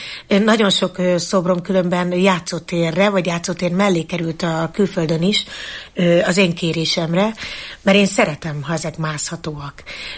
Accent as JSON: {"language": "Hungarian", "town": "Eger", "region": "Heves", "country": "Hungary", "tie": "born or raised there", "said": "Tehát én mint egri nő, én ebben nőttem fel."}